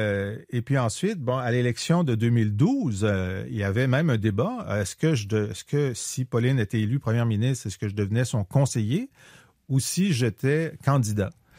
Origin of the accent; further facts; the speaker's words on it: Quebec, Canada; Ah, il dit, t'es québécois? Je dis oui.